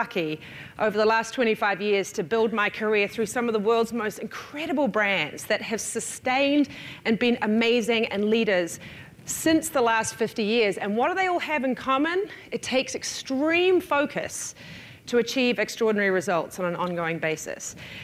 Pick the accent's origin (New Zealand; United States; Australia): New Zealand; I am from New Zealand. Has anyone been?